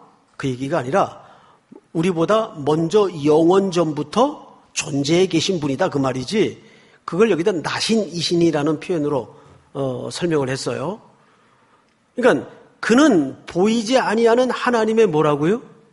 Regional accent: Daegu, South Korea; 제가 이제 어린 시절을 대구에서 자랐는데, 전 이제 동인동이라는 동네가 있어요. 대구에 가면.

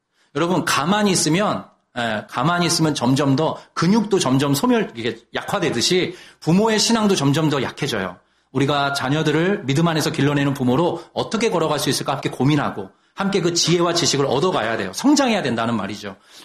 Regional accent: Seoul, South Korea; 저 어릴 때 이제 한강 근처에 살았거든요. 옛날엔 고수부지라 그랬어요.

